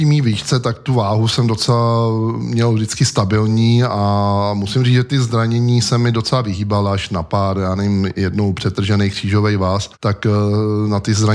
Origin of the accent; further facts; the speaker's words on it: South Bohemian Region, Czechia; Pocházím teda z Písecka, spíš jako Orlická přehrada a tam ta naše vesnička